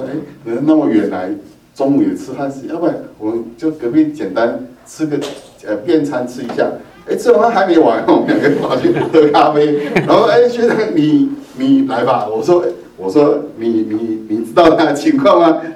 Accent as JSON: {"language": "Chinese", "country": "Taiwan", "said": "我们台湾话叫做“魔力外系”"}